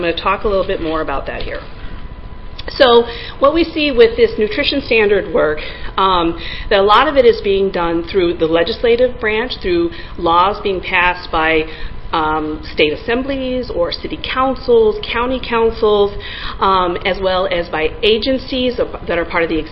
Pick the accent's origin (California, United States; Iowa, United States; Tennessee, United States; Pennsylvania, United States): Iowa, United States; I'm from Iowa. I never knew there was another Des Moines